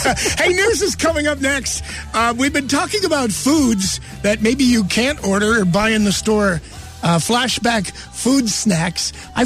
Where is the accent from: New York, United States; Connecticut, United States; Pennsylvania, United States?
Pennsylvania, United States; Wilkes-Barre; Growing up in Wilkes-Barre, the Planters plant was Planters plant.